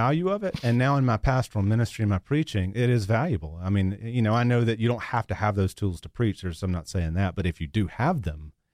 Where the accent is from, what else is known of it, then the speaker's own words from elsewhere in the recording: Dothan, Alabama, United States; a pastor from my hometown in Dothan, Alabama, at my mother's request, had written me some letters.